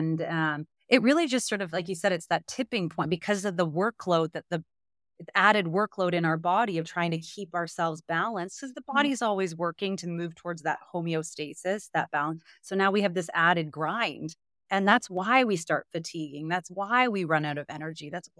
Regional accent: Canada; now in United States; what's so surprising as a Canadian in the U.S.

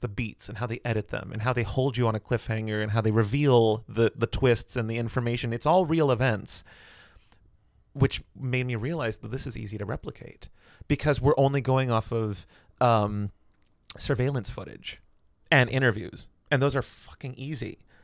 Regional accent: Philippines; No, I'm not. I am Filipino, yes.

